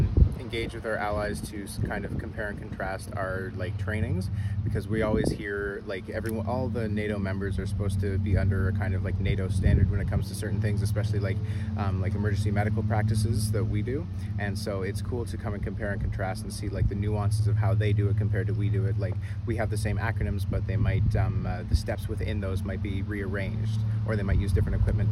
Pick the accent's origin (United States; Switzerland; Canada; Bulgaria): Canada; I'm a corporal and I'm a medic from Canada.